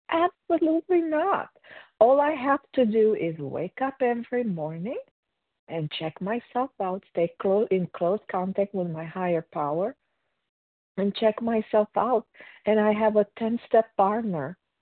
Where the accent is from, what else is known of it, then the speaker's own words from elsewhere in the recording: Romania; now in United States; I'm originally from Romania